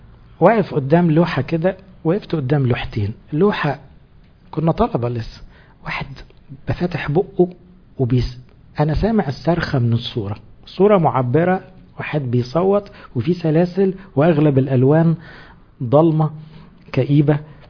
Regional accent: Egypt; طب احنا مصريين مالنا بالموسيقى دي؟

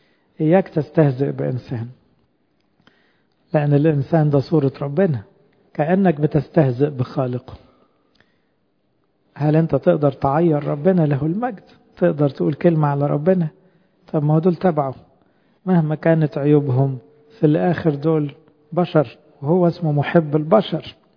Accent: Egypt; لأنه على فكرة إحنا كشعب مصري يقال ان احنا بناكل على الاقل 3 أضعاف كمية السعرات اللي بنحتاجها

